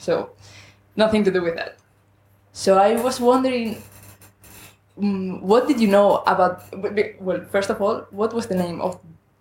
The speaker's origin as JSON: {"language": "English", "country": "Spain", "second_language": "English", "said": "I'm from Spain, so my English may not be as good as yours"}